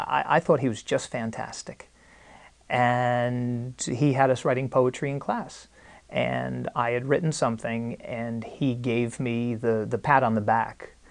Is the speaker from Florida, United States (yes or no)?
no; New Jersey, United States; born there; I was not. I was born in North Jersey.